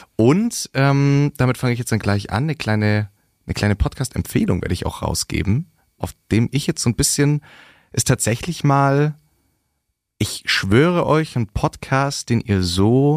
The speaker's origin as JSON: {"language": "German", "country": "Germany", "said": "die wussten natürlich, wir sind aus Deutschland"}